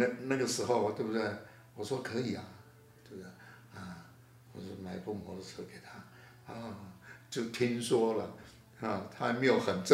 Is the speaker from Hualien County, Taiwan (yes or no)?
yes; Hualien, Hualien County, Taiwan; 因为我们从花莲，他是花莲人，花莲我们很熟，他我说你又回，等于回到我们的老家去